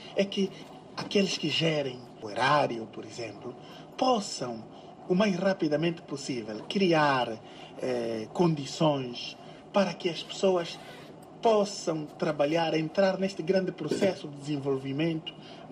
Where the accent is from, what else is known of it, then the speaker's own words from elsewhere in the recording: Italy; Portuguese is a second language; Eu venho de uma região, venho da Itália